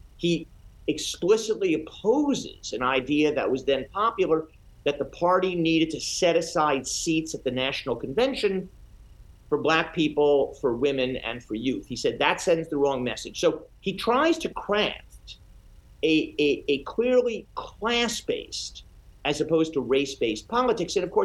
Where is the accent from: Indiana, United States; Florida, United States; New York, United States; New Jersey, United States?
New York, United States; Scarsdale; also born or lived in New Rochelle; In the suburbs of New York. I was born in New Rochelle, home of the Dick Van Dyke Show, for those who are of that age, and then moved in 1963, when I was not quite nine, to Scarsdale.